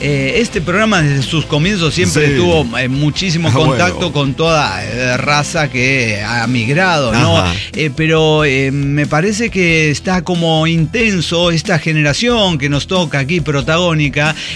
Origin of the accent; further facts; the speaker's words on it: Mexico; Es que soy mexicano, decía yo.